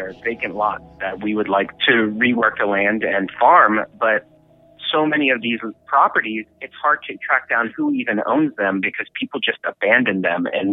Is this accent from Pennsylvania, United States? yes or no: yes; McKees Rocks, Pennsylvania, United States; when the steel mill industry in Pittsburgh collapsed, it affected McKees Rocks, my hometown, much in the same way that it affected Braddock